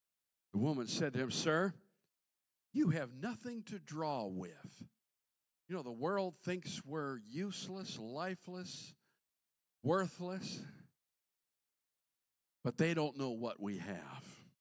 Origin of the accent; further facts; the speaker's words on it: Minnesota, United States; I was raised in Minnesota where the mighty Mississippi River starts.